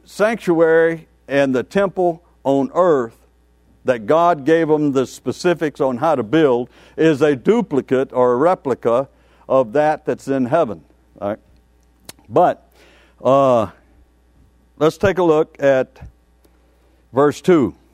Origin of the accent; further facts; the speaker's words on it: Louisiana, United States; I guess that I was raised in Louisiana, and we had brackish marsh, and things grow there in a salt marsh.